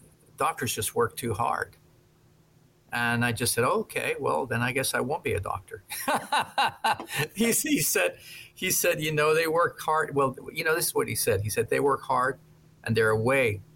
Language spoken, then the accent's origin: English; Coral Gables, Florida, United States; also born or lived in Boca Raton; I grew up in Coral Gables and also a little bit in the Boca Raton area.